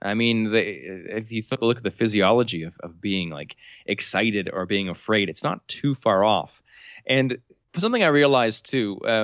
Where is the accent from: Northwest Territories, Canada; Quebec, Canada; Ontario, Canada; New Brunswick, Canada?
New Brunswick, Canada; I'm Canadian, from the province of New Brunswick, which is right above Maine in Canada.